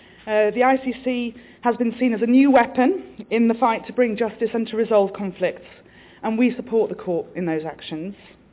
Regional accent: United Kingdom; as a British national, I should acknowledge since before independence as well.

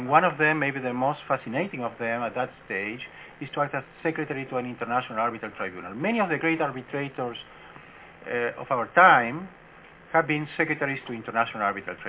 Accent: Argentina; I come from Argentina

